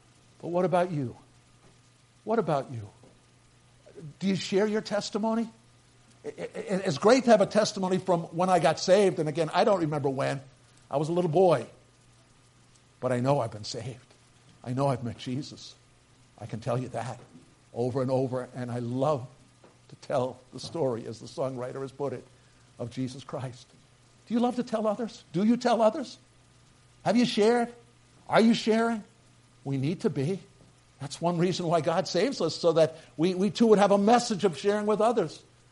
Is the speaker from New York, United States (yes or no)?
yes; Staten Island, New York, United States; I was raised with these Norwegians who had family in Norway, lived in Brooklyn, would come to Staten Island, the country part of New York City, and they would be there in our living ro